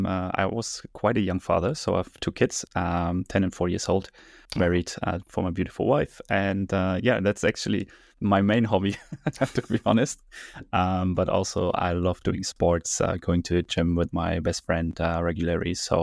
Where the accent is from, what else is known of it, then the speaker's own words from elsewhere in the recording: Berlin, Germany; English is a second language; Yeah, I'm based in Berlin. I grew up here, born and raised in Berlin.